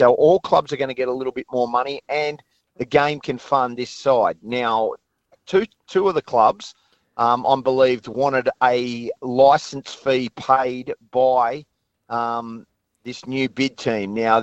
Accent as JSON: {"language": "English", "town": "Ipswich", "region": "Queensland", "country": "Australia", "said": "I get it because I'm from Ipswich. I'd love to see it here"}